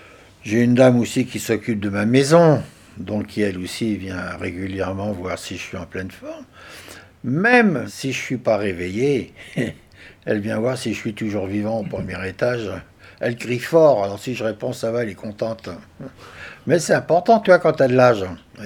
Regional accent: Dieulefit, Auvergne-Rhône-Alpes, France; born there; c'est comme ça que je suis né à Dieulefit par hasard pendant la guerre.

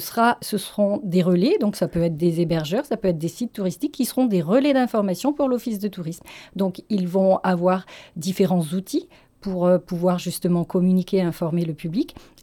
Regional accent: Dieulefit, Auvergne-Rhône-Alpes, France; born there; je suis née à Dieulefit, donc même si je n'ai pas passé ma petite enfance à Dieulefit, mais pas très loin, à une vingtaine de kilomètres, c'est vrai que je suis assez attachée à ce territoire

